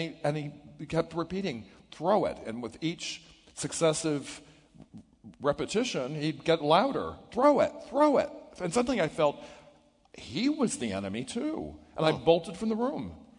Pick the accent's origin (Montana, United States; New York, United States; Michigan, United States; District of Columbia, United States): District of Columbia, United States; Washington; So then I started to run away to Rock Creek Park. I grew up in Washington.